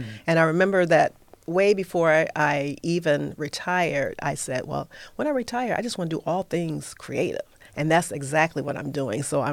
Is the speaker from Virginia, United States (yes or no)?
no; Toledo, Ohio, United States; I am born and raised in Toledo, so I'm a Toledoan.